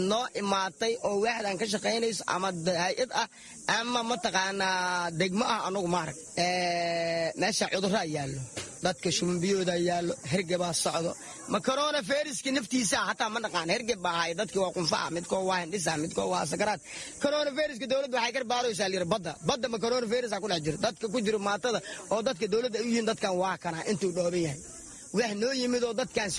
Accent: Bariiri, Lower Shabelle, Somalia; Waxaan ka soo barakacay gobolka Shabeellaha Hoose, gaar ahaan magaalada Bariiri.

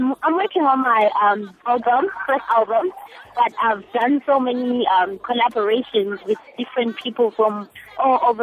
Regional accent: Bulawayo, Zimbabwe; I'm 24 years old. I'm from Bulawayo, the second largest city in Zimbabwe. And I grew up there in different townships, Makokoba, Nguvuyenja, in Telandaba. That's where I grew up. That's where I went to school.

